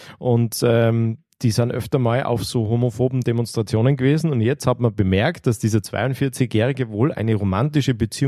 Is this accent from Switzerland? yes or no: no; Austria